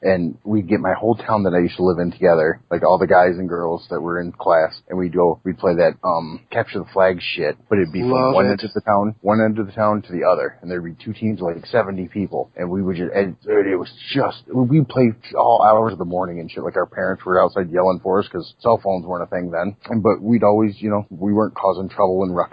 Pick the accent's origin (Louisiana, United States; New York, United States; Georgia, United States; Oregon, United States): Georgia, United States; Atlanta; I grew up in Atlanta, so, like, NWA and WCW shows were around, like, every Saturday night